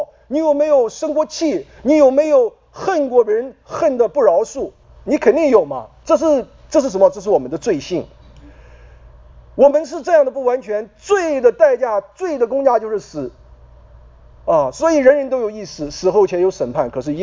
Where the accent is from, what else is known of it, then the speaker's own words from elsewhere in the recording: China; 这是我们中国人啊，就会喜欢为明天打算